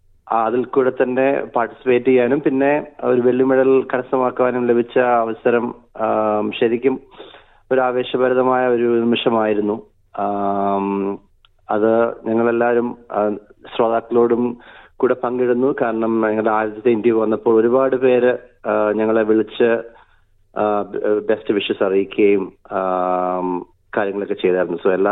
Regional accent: Kerala, India; now in Australia; ഞങ്ങൾ മലയാളികൾ ഭൂരിഭാഗം മലയാളികൾ തന്നെയായിരുന്നു.

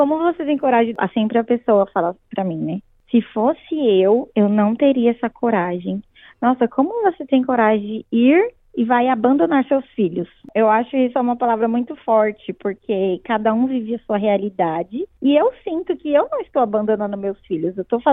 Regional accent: Brazil; now in Australia; Eu sempre adorei cozinhar, então, desde que eu saí do Brasil, eu tinha isso em mente, de seguir esse caminho. E, assim, é como um sonho para mim estudar isso aqui na Austrália também.

